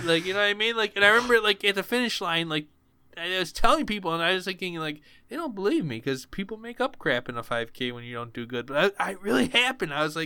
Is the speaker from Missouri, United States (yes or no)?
no; Buffalo, New York, United States; Because it is, hey, listen, folks, we're from Buffalo. We're not super big.